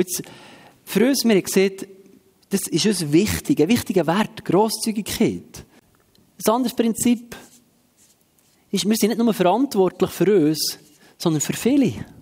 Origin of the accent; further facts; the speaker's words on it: Switzerland; Und ich glaube, wir vergessen das manchmal als Schweizer, dass der Reichtum, den wir haben